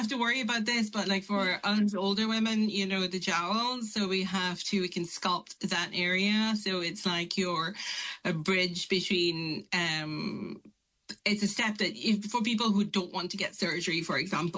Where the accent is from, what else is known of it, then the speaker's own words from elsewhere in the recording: Malaysia; I come from Malaysia, and my dad is a GP, and I always grew up around doctors and clinics